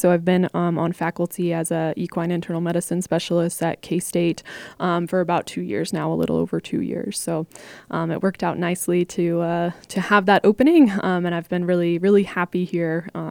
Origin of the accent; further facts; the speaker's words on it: Indianapolis, Indiana, United States; Yep. I'm from Indiana, the Indianapolis area originally.